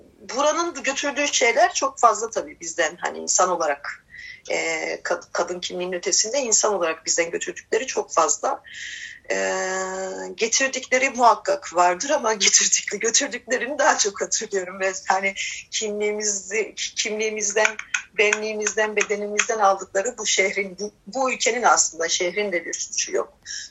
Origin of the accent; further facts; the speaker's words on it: Hopa, Artvin, Turkey; Artvin Hopa'da, Başuba köyünde doğdum. İşte beş kardeşiz biz, üç erkek, iki kız, kadın olmak üzere. Ya orada doğdum, ilk öğrenimi orada bitirdim.